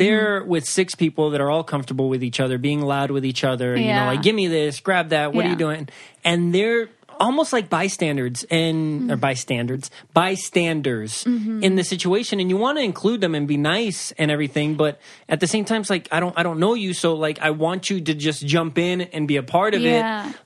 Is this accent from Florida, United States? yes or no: no; Wisconsin, United States; Maybe a Midwestern thing. I'm from Wisconsin.